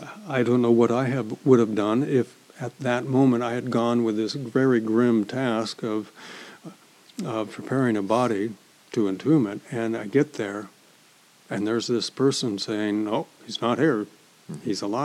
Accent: United States; That's easy for me to say because I'm an American and I've lived in my little bubble most of my life.

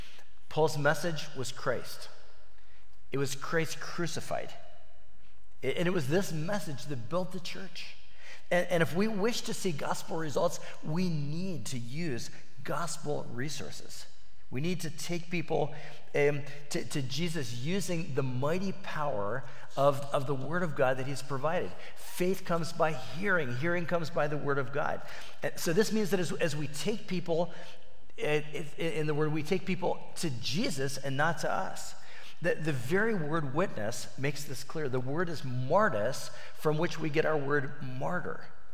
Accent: Peru; When I was a young boy growing up in the Peruvian jungle, my parents were missionaries during about 10 years of my life.

